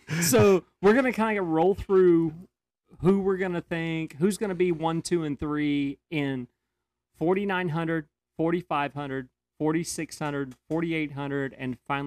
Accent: Oklahoma, United States; Yeah, well, I'm from Oklahoma. I'm a 20 minutes south.

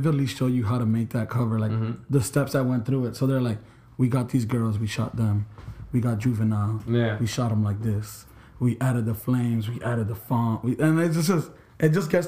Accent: Queens, New York, United States; born there; moved away; I was born in Queens, but then I moved down here, like, right after... Like Hurricane Andrew hit

